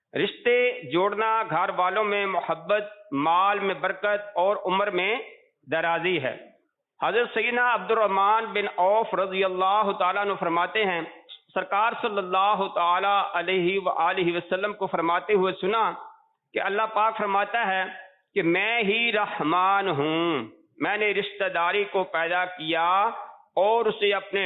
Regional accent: Punjab, Pakistan; now in Rawalpindi, Pakistan; district منڈی بہو دین کا ایک چھوٹا سا گاؤں انی چک تھابل بیسک میرا وہاں سے تعلق ہے اور یہاں راولپنڈی پنڈوڑا سے میں بطور سلسلہ اپنی جاب کے یہاں پہ کام کر رہا ہوں

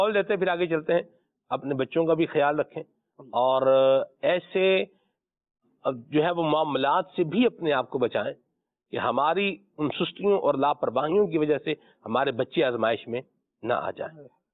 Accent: Murree, Punjab, Pakistan; سلمان بھائی میں مری سے ہوں

